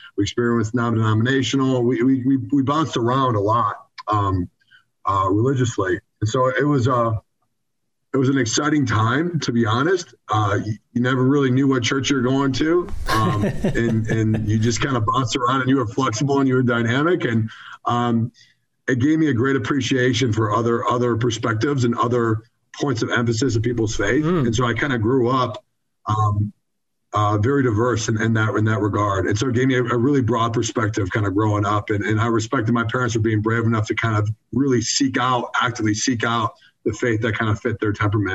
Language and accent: English; Detroit, Michigan, United States; Born and raised in Metro Detroit, and growing up religiously, I was a bit of a religious mutt, if you will.